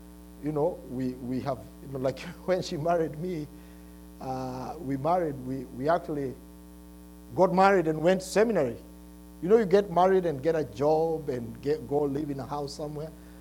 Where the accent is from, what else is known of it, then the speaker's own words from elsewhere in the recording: Kenya; moved away as an adult; now in United States; when we came from Kenya 12 years ago on a Tuesday before Thanksgiving, 4 kids.